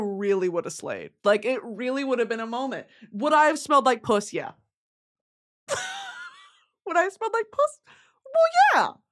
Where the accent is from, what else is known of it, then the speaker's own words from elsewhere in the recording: London, United Kingdom; …. God save the Queen.